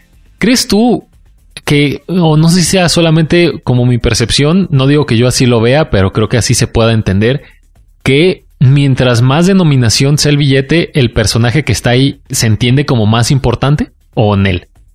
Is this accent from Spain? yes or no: no; Mexico; según yo sí soy mexicano.